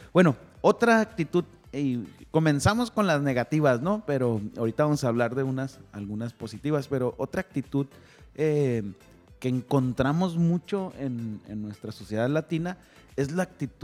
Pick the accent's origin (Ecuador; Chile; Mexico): Mexico; Como mexicanos, o sea, hablando de cómo adquirimos las actitudes, nos han enseñado a sufrir.